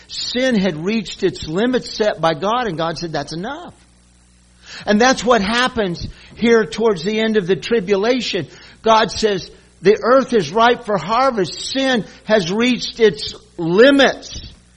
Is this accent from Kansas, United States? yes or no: yes; Kansas, United States; I'm from Kansas, wheat country, and I love seeing those golden fields of wheat blowing in the wind.